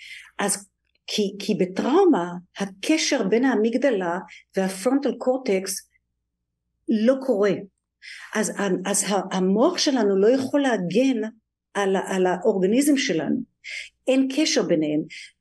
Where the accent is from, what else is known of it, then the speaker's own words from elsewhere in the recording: Tel Aviv, Tel Aviv District, Israel; אני במקור מתל אביב, מהדר יוסף, שזה שכונה צפונית לתל אביב.